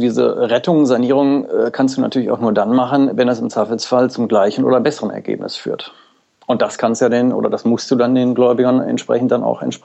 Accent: Mülheim an der Ruhr, North Rhine-Westphalia, Germany; born there; Also ich komme also meine Geburtsort ist Mülheim an der Ruhr und komme, ich sag mal, aus einem familiären Betrieb.

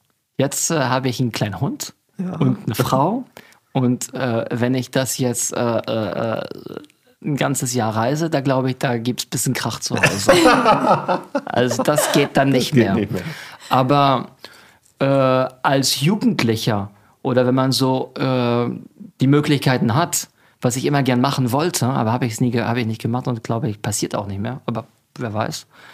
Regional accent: Monte Carlo, Monaco; also born or lived in Munich; ich bin in Monte Carlo aufgewachsen.

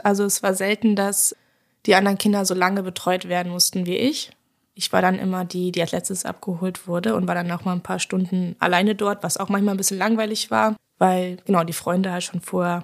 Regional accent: Hamburg, Germany; aufgewachsen bin ich in Hamburg.

